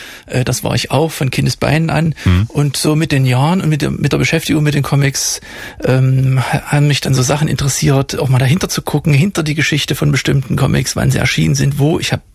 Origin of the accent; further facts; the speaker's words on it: East Germany, Germany; Also über die Jahre, als Kind in der DDR aufgewachsen